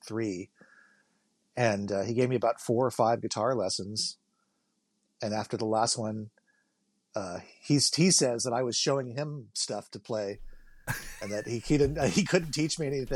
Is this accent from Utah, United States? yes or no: no; Louisiana, United States; I grew up in Louisiana, and I lived there for about 10 years, from the age of about 7 to 17, and then I moved back there when I was 21, and I was living in the French Quarter